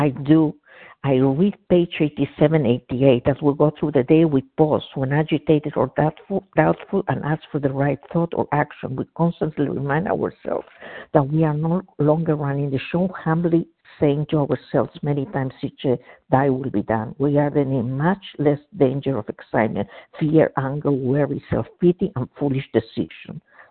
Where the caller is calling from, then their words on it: New Jersey, United States; New Jersey.